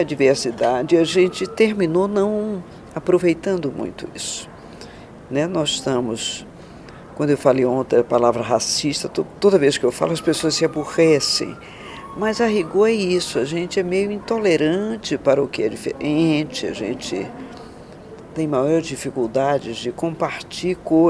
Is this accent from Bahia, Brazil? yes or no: yes; Salvador, Bahia, Brazil; Morei em São Paulo 30 anos. Fui professora aqui da Medicina Preventiva da USP, mas atualmente eu estou na Bahia, porque eu sou soteropolitana.